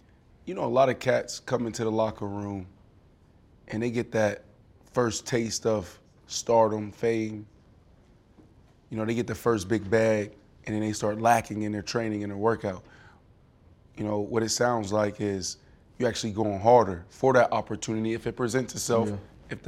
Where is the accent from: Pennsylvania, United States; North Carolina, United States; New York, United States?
Pennsylvania, United States; Pittsburgh; You the only dude, you go down to where we come from, Lincoln. I'm from Larmer.